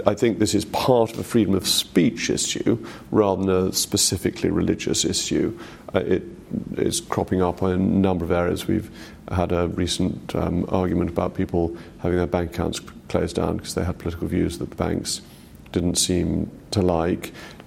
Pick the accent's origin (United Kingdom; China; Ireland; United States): United Kingdom; England; some people are quite surprised that somebody who appears to be as English as I am isn't an Anglican